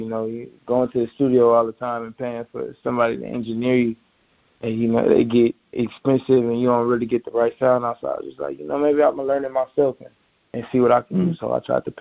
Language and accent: English; Los Angeles, California, United States; I'm from Los Angeles. I'm a versatile artist.